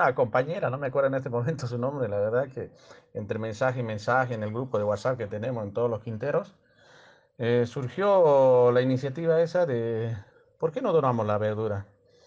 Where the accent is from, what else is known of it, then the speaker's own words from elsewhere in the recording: La Plata, Buenos Aires Province, Argentina; nosotros somos de La Plata, el cinturón verde de aquí de La Plata.